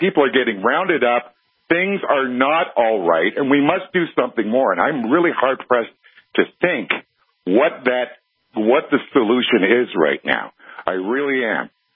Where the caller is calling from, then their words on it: Canada; I'm not calling from Canada to make a joke about anything right now.